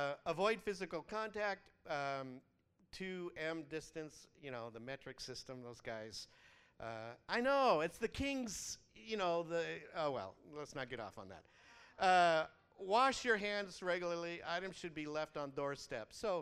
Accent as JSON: {"language": "English", "country": "United States", "said": "Now, this is hard because as an American, my worldview, I have a lot of confidence in our country being a world power"}